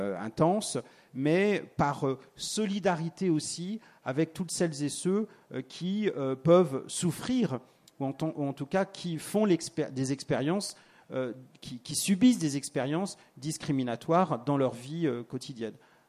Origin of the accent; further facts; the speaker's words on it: France; moi je suis noir, et j'ai pas honte de le dire, et je suis français, et je suis un français noir